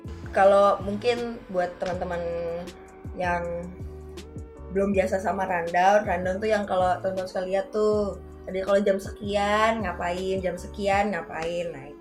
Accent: Jakarta, Indonesia; born there; Perkenalkan … lahir di Jakarta, April 89.

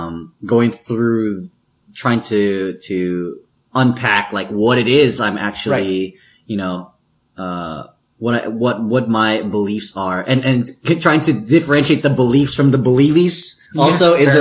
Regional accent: Philippines; Where your parent? Like where are you? Oh, I'm Filipino.

